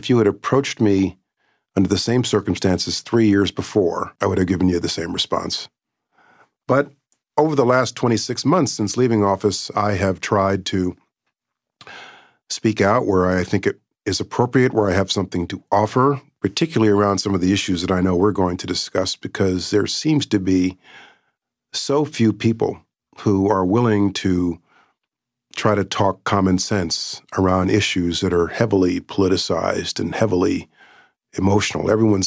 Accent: Poughkeepsie, New York, United States; I was born here in New York, lived for the first 6 years in Corona, Queens. … lived around the block.

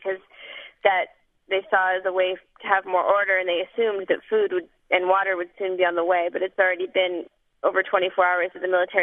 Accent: United States; And then when they find out I'm from the States, they just start saying

